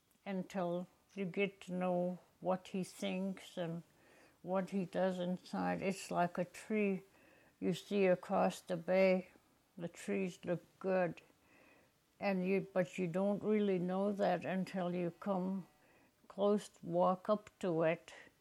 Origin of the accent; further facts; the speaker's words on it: Yakutat, Alaska, United States; I turned around and looked at her and … I was from Yakutat.